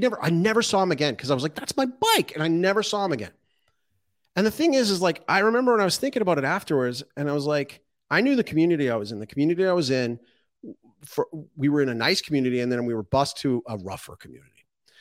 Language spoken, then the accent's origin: English; Canada; I'm from Canada. I grew up in Canada. My ancestors came to Canada. They came to Canada and then they settled in Canada in harsh conditions. They built up their ranches.